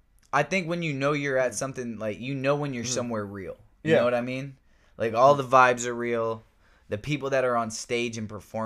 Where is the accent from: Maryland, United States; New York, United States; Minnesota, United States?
Maryland, United States; Baltimore; I'm from Baltimore, Maryland. So, like, I've been to, like, small little venues and concerts